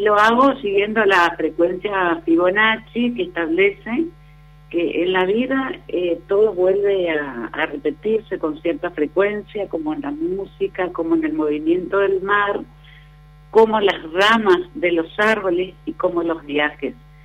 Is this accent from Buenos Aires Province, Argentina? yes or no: no; Resistencia, Chaco, Argentina; yo nací en Resistencia, en Calle de Tierra, en Villa Libertad